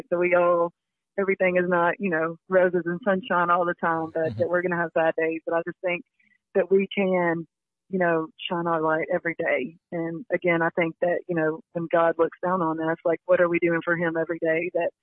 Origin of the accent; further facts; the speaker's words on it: Shelbyville, United States; I went and spoke at a little woman's group back in my hometown in Shelbyville